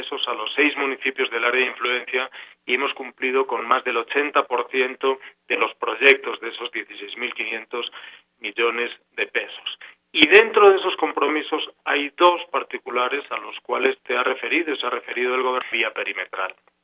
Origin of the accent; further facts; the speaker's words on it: Spain; now in Colombia; pues soy español, ya desde hace 16 años radicado aquí en Colombia y también colombiano por adopción